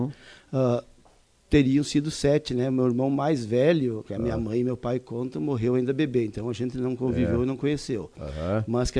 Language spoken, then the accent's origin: Portuguese; Soledade, Brazil; born there; eu sou nascido aqui em Soledade mesmo, né?